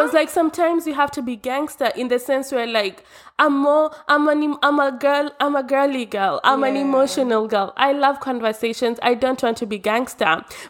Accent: Kenya; moved away as an adult; And imagine now I'm fresh from Kenya.

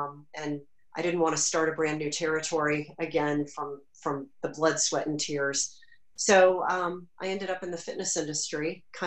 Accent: Orlando, Florida, United States; also born or lived in South Carolina; I grew up in Orlando and went to University of Florida, spent most of my life in Florida until my husband's Air Force job took us to South Carolina.

